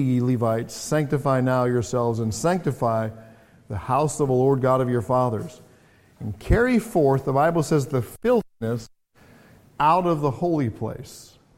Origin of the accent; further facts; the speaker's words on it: England, United Kingdom; growing up in England, I remember my dad getting cornered by a rat